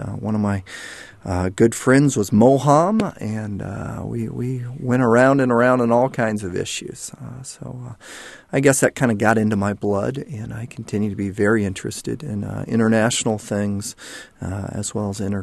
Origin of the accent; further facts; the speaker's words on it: United States; also born or lived in Geneva, Switzerland; I was a super patriot over there, was very proud of being an American, and realized I didn't know as much about America as most folk. So felt very lost when I first came back.